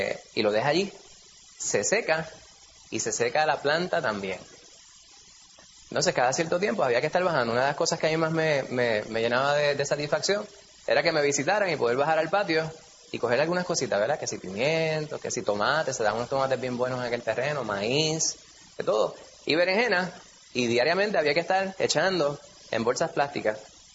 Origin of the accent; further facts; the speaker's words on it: Puerto Rico; La manera que nosotros vemos el mundo y entendemos la realidad, ¿verdad?, como puertorriqueños